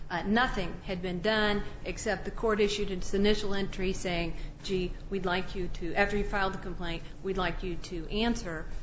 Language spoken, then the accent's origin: English; Indiana, United States; from Indiana